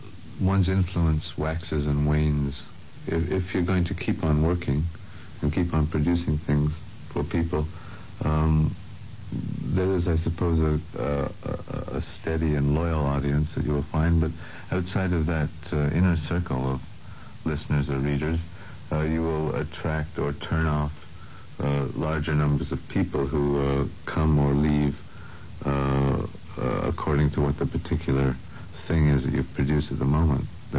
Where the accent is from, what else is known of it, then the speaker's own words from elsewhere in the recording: Montreal, Quebec, Canada; I grew up in the English minority, which at that time was very isolated from the French majority.